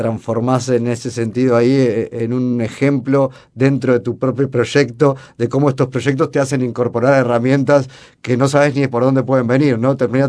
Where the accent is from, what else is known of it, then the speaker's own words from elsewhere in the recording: Uruguay; Más allá del valor que como uruguayos les podamos dar